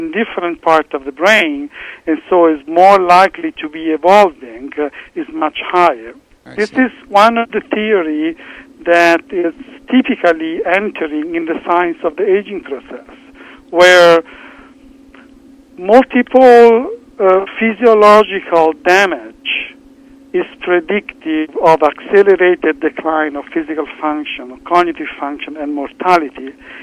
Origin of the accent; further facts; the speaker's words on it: Italy; English is a second language; now in Baltimore, United States; From my accent, that I'm Italian, but I've been working at NIH for 5 years, and in Baltimore